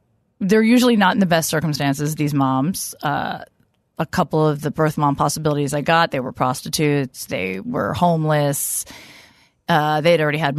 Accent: New Jersey, United States; I'm from Jersey originally.

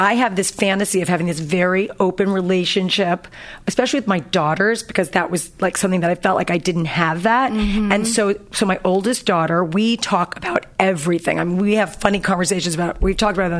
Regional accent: New York, United States; Okay, so I grew up in Westchester.

